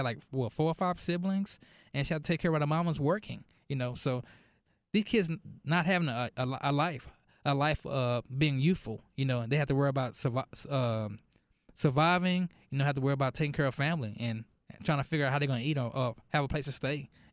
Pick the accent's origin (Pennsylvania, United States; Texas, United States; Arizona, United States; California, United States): Texas, United States; Dallas; now in Mesquite, United States; I'm from Dallas. I asked myself the same question, why Mesquite? Me and my wife moved to Mesquite when I was in 2012.